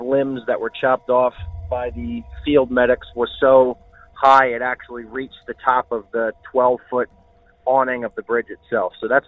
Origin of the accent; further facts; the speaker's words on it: Reading, Pennsylvania, United States; I'm going to tell you that I am from Reading, Pennsylvania